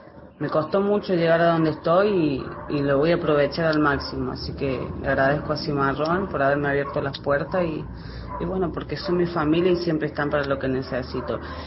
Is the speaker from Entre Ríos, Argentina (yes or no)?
no; Córdoba, Argentina; now in Buenos Aires, Argentina; tengo 37 años, soy de Córdoba.